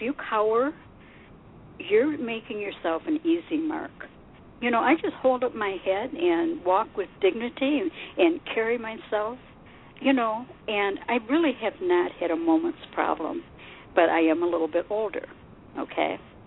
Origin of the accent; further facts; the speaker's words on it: United States; And we as American women, maybe we just don't understand that in some cultures this is okay.